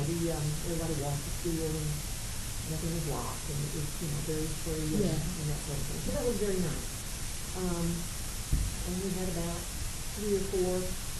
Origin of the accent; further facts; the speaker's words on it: Georgetown, Texas, United States; And we lived in Austin and Dallas for a few years. But we moved back to Georgetown in 1979, after I had married and had two children.